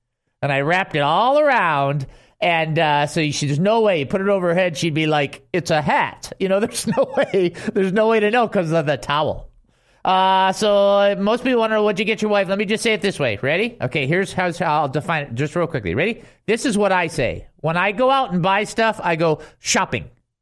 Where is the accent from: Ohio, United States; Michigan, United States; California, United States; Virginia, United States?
Michigan, United States; Detroit; they keep forgetting I'm from Detroit.